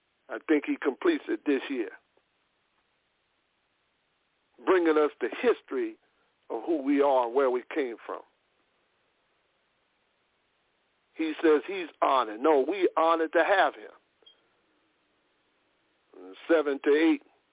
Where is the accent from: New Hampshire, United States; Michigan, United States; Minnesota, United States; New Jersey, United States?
New Jersey, United States; Newark; And one from my hometown, Newark, New Jersey